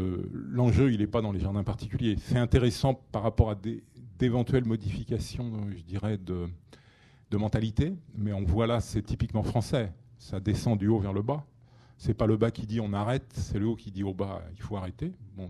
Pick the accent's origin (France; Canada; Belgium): France; Occitanie; Le carabe, quand j'étais gamin dans l'Aveyron, il suffisait d'aller dans un pré